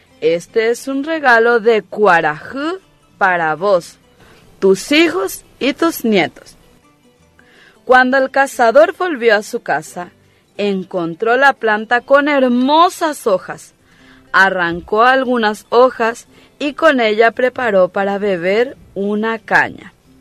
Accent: Paraguay; Tenemos que sentirnos orgullosos de nuestra tierra paraguaya y orgullosos de haber nacido en nuestra tierra y ser paraguayos.

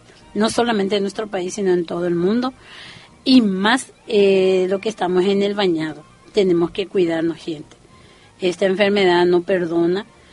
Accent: Paraguay; otras leyendas que tenemos nosotros como paraguayos

